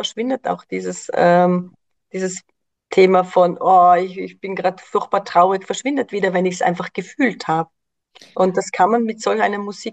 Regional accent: Austria; bei uns in Österreich

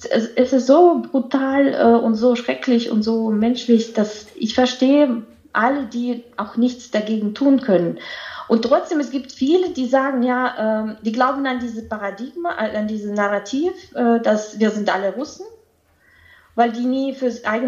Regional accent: Belarus; German is a second language; Also ich komme aus Belarus sozusagen

